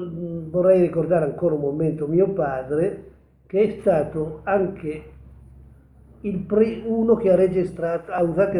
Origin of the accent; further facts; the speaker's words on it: Novara, Piedmont, Italy; born there; now in Orta, Italy; Io sono nato a Novara nel 1937, però vivo da quasi 50 anni a Orta e avendo ormai compiuto gli 80 anni